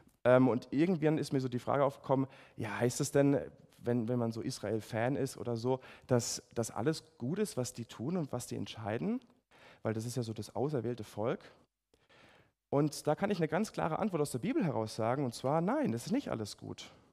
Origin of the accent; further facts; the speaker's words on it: Ludwigshafen, Rhineland-Palatinate, Germany; ich komme aus Ludwigshafen am Rhein, die offiziell hässlichste Stadt Deutschlands.